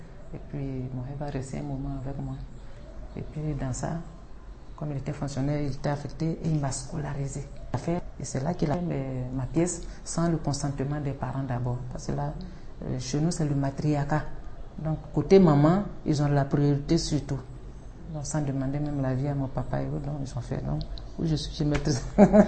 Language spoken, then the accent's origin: French; Komokonwa, Vallée du Bandama, Côte d’Ivoire; born there; Je suis née à Komokonwa. C'est un peu loin, écrit, dans la région de Sakassou. Sakassou actuelle.